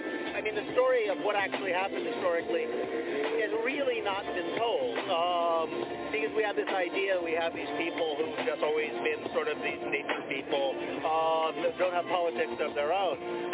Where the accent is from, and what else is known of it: United States